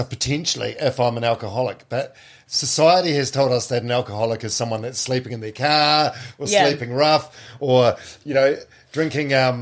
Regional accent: New Zealand; I'm Maori, I think I'm Irish.

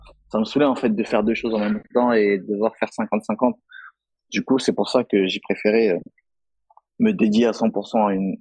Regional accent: Cameroon; J'ai mis un drapeau camerounais en soutien à mon pays d'origine que j'aime et auquel je suis attaché.

